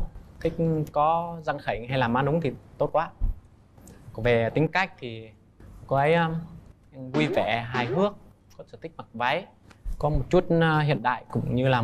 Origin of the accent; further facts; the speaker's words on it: Thanh Hoa, Vietnam; now in Ho Chi Minh City, Vietnam; năm nay em 27 tuổi. Em đến từ Thanh Hóa. Em đang sống và làm việc tại quận 2, thành phố Hồ Chí Minh.